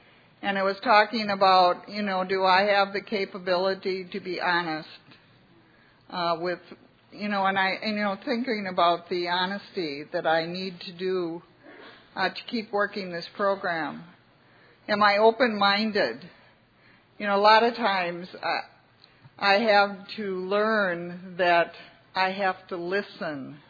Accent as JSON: {"language": "English", "town": "Hartford", "region": "Wisconsin", "country": "United States", "said": "I'm an alcoholic. I'm from Hartford, Wisconsin."}